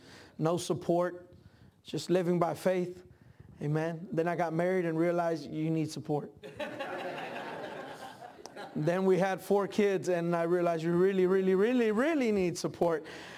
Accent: Mesquite, Texas, United States; also born or lived in Dallas; I was born in Dallas, Texas, and as who said amen? We got a Texan here? No. But I grew up on the mission field.

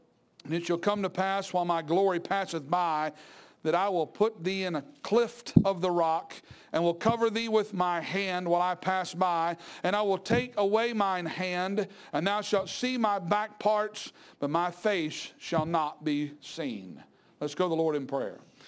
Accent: Pensacola, Florida, United States; I grew up in Pensacola, Florida, in Byron Bible Baptist Church.

